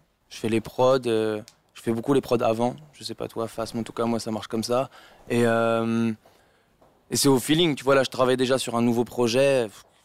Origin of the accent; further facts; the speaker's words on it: Beauvais, Hauts-de-France, France; now in Paris, France; Ouais, je viens de Beauvais normalement, mais maintenant je suis sur Paris.